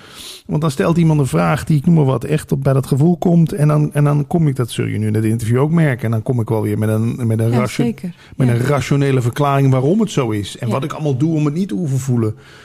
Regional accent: Limburg, Netherlands; En dat is misschien ook iets typisch Limburgs... waar ik vandaan kom

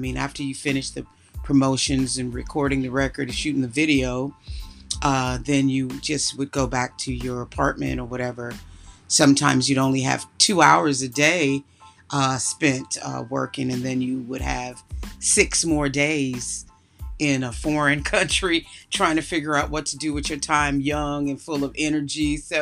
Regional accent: United States; now in United Kingdom; As an American artist in the UK and pioneering a sound of music, when I first came here, there wasn't even a genre for house yet.

